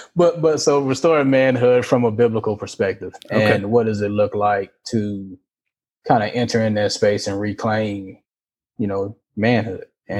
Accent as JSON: {"language": "English", "town": "Fort Worth", "region": "Texas", "country": "United States", "tie": "born or raised there", "said": "we all grew up together, right? So we grew up here in Fort Worth."}